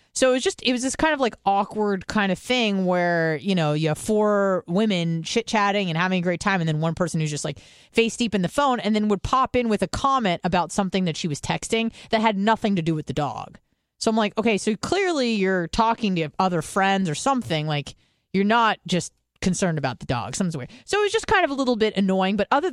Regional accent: California, United States; So I'm like, oh, I'm from California.

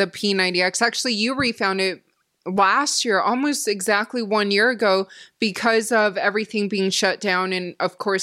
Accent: Canada; even though I'm from Canada.

